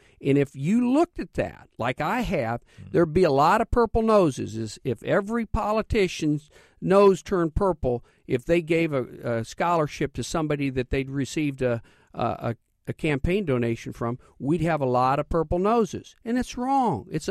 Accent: Leroy, Illinois, United States; I was raised in Leroy, went to Leroy High School, then on to the University of Illinois College of Medicine and College of Law.

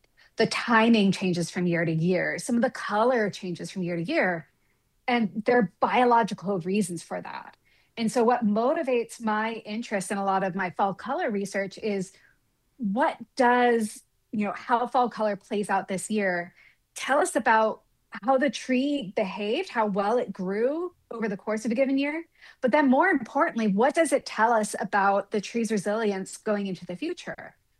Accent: Appalachia, United States; So I grew up in the Appalachians. My county was almost all forested, much of which was national forest.

